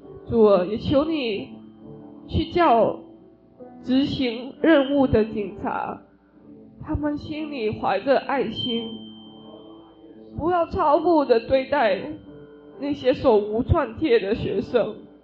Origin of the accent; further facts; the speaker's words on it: Hong Kong; 在香港发生的事情，我都在看着直播， 看着跟我一起长大的同学